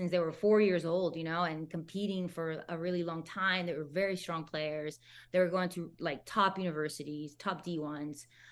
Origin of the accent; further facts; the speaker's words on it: Venezuela; English is a second language; moved away as an adult; I'm born and raised in Venezuela, came for college, you know. I was learning English already at home for many years.